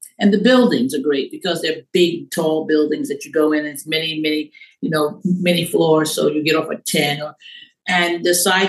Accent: Brooklyn, New York, United States; Yes, of course, because I grew up in Brooklyn and Bedford Stuyvesant, and you have a lot of people with style around you.

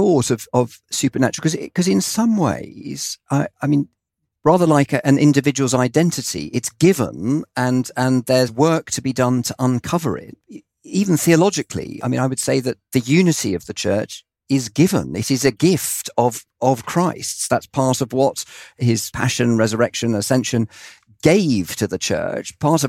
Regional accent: Zimbabwe; born there; also born or lived in Malawi; I have quite an eclectic and international background. So I was born in Zimbabwe, lived for many years in Malawi, spent time here in various parts of the world.

